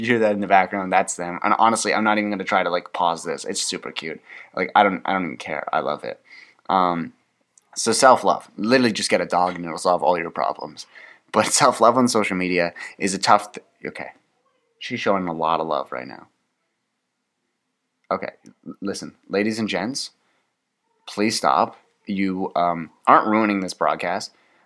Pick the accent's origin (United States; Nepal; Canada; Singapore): Canada; I'm Canadian.